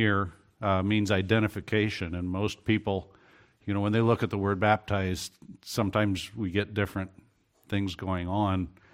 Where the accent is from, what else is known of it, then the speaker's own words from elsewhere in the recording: Ohio, United States; But growing up in Ohio doesn't make me any less than y'all. And I did grow up near Kentucky, so I can say that clearly.